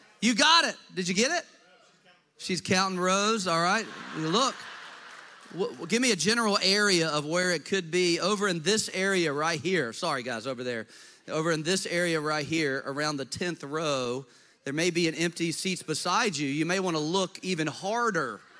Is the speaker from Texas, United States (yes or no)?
no; Richmond, Virginia, United States; I grew up in Richmond, Virginia. I'm an only child, so I have no brothers or sisters